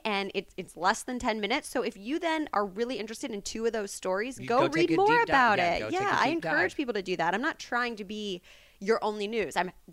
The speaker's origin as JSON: {"language": "English", "town": "Kansas City", "region": "Missouri", "country": "United States", "tie": "born or raised there", "said": "I went to Indiana University after growing up in Kansas City."}